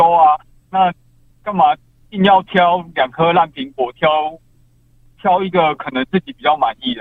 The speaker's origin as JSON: {"language": "Chinese", "town": "Hualien", "region": "Hualien County", "country": "Taiwan", "said": "我是花莲的"}